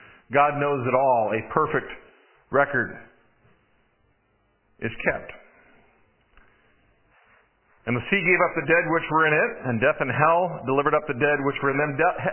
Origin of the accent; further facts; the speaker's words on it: Michigan, United States; When I was a kid in sixth grade, growing up in Michigan, we went on a field trip to the Ford Rouge plant